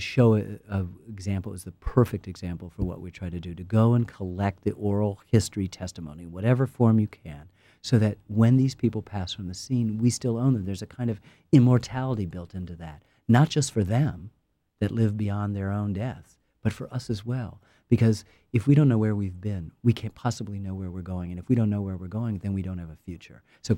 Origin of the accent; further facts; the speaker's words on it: United States; I'm an American filmmaker. I'm going to do it from an American perspective.